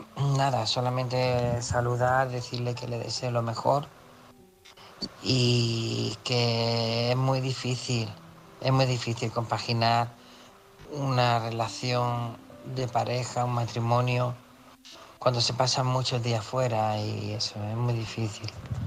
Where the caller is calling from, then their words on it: Málaga, Andalusia, Spain; de Málaga.